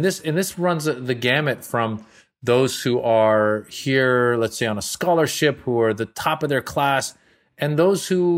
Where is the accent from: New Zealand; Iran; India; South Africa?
Iran; now in United States; when we came from Iran in the early 80s to America and the hostage situation happened, it was totally illogical, but they would beat up us Iranians who had fled Iran